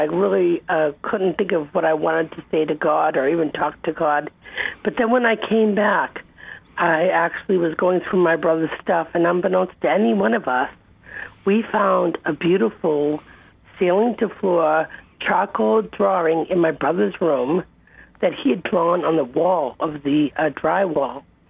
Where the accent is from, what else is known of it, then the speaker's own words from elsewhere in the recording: Boston, Massachusetts, United States; I grew up in East Coast in Boston, Massachusetts, and I lived in a bucolic community.